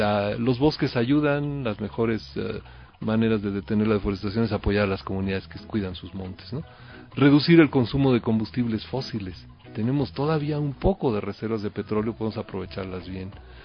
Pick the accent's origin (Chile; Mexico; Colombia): Mexico; sí somos mexicanos todos